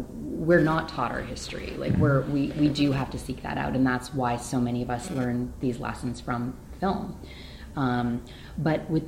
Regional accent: Canada; also born or lived in United States; I grew up in Canada, but also in the US

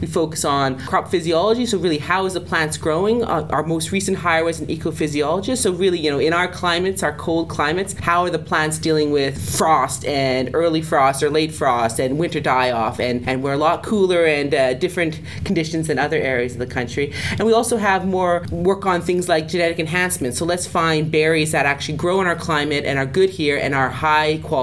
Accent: Manitoba, Canada; So, and I'm actually from the prairies. I'm from Manitoba originally.

